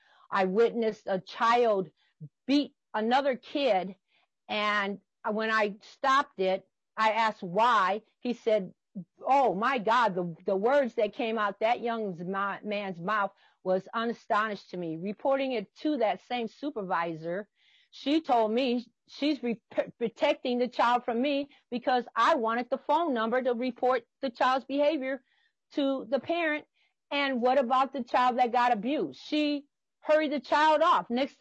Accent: Minneapolis, Minnesota, United States; Born and raised in Minneapolis, I attended several Minneapolis public schools.

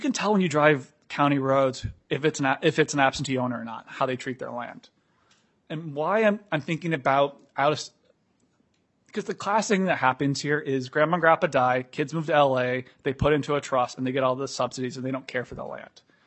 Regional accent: Iowa, United States; Yeah, I mean, I'm from Iowa. I grew up in this. My parents keep a camper in northeast Iowa, or they did until recently.

